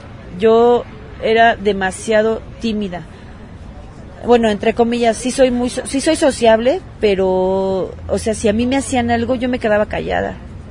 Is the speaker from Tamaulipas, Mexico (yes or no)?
no; State of Mexico, Mexico; Yo vengo del Estado de México.